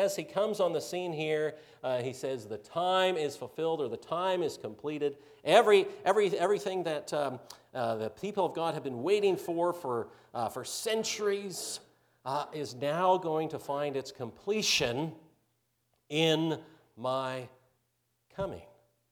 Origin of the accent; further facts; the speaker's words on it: Canada; born there; also born or lived in New Zealand / California; We've lived in New Zealand. We've lived in California. We're Canadian by birth.